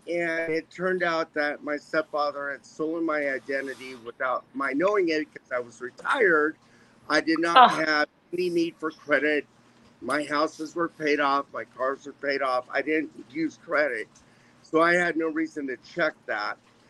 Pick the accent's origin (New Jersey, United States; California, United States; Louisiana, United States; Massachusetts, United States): California, United States; Los Angeles; also born or lived in New York / Connecticut / Dallas / Switzerland; now in Florida, United States; I'm from Los Angeles, California.